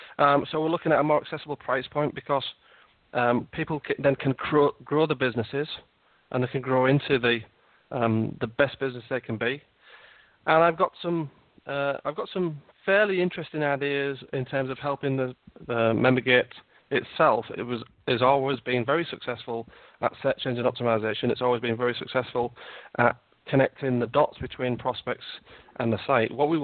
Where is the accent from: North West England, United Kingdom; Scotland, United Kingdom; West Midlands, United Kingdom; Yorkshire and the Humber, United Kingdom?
Yorkshire and the Humber, United Kingdom; I mean, I'm from Yorkshire